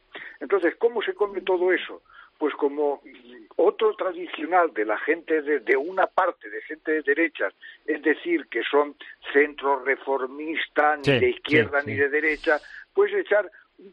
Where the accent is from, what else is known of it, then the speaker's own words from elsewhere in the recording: Totana, Region of Murcia, Spain; hay que decir las cosas para que la entiendan en mi pueblo, en Totana, Murcia